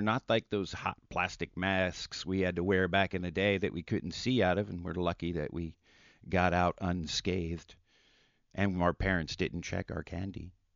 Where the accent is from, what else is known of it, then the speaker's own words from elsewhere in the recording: Hayward, California, United States; Growing up in Hayward, it was a lot of fun. And being so close to San Francisco, there were many opportunities to get in trouble.